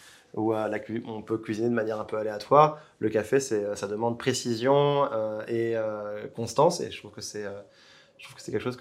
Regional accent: Poitiers, Nouvelle-Aquitaine, France; born there; moved away; si jamais j'étais resté là où je suis né, à Poitiers, je ne pense pas que j'aurais pu...

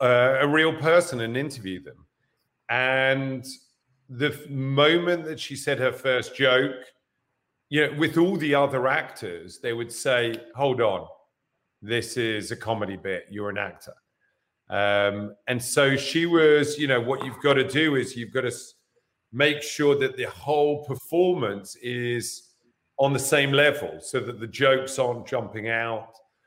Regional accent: England, United Kingdom; And obviously, being English, I didn't want that to happen.

